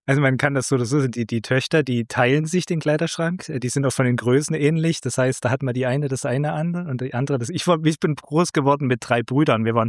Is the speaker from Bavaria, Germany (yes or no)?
no; Saxony, Germany; ich komme aus dem Großraum Dresden. Ich habe noch die letzten sechs Jahre DDR miterlebt. Und dann, als ich 1990 bin ich genau eingeschult worden, wo gerade Wiedervereinigung war. Und wir sind in sehr, sehr, sehr einfachen Verhältnissen aufgewachsen.